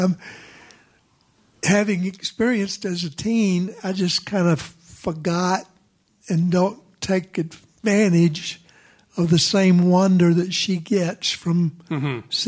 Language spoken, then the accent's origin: English; Georgia, United States; I grew up in Georgia, and as a teen, often observed the puffy clouds and cloud shapes